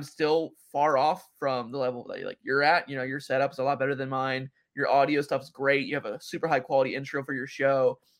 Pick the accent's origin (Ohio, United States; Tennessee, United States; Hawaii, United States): Ohio, United States; Cincinnati; I actually am a Yankees fan, even though I'm from Cincinnati.